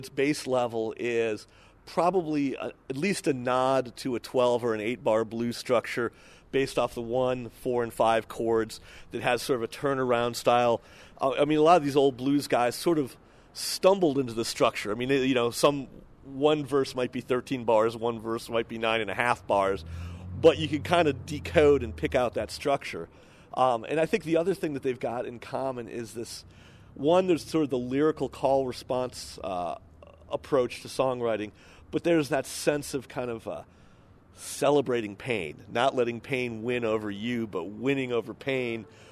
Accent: Chicago, Illinois, United States; I'm from Chicago, so I've always loved the blues.

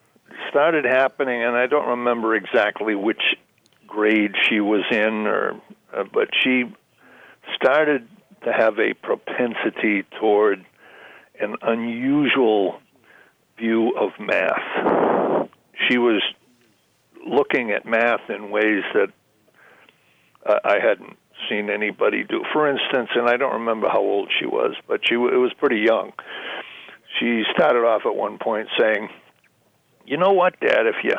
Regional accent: Massachusetts, United States; moved away; also born or lived in New Hampshire; We lived in New Hampshire for a while. I grew up in Massachusetts, but moved to New Hampshire because of the taxes.

